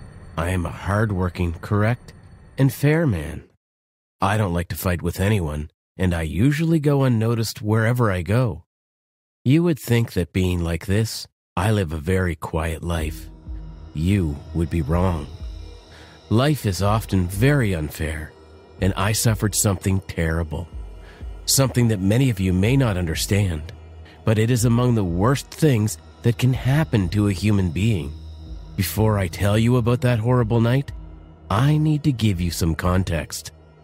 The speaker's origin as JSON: {"language": "English", "region": "Rio de Janeiro", "country": "Brazil", "tie": "born or raised there", "said": "I was born and raised in Brazil. And although Brazil is a beautiful place, my parents were really poor people living in Rocinha, a favela in Rio de Janeiro."}